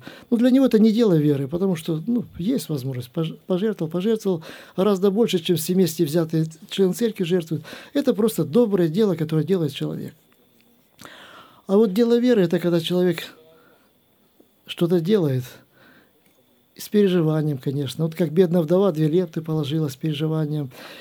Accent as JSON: {"language": "Russian", "town": "Kurganinsk", "region": "Krasnodar Krai", "country": "Russia", "said": "Мы тоже из Курганинска, вот с той большой церкви, где сейчас курганинцы перед нами пели. Поэтому переехать оттуда"}